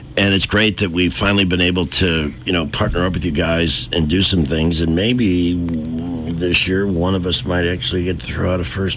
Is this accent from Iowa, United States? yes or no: no; Chicago, Illinois, United States; now in Cleveland, United States; No, look, he's from the Midwest. I'm in Cleveland. Yeah. I'm from Chicago.